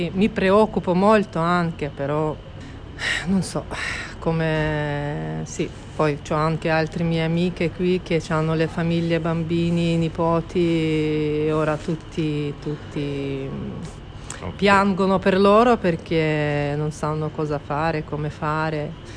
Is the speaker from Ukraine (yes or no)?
yes; Lutsk, Volyn Oblast, Ukraine; sono da Ucraina, una città che si chiama Lutsk.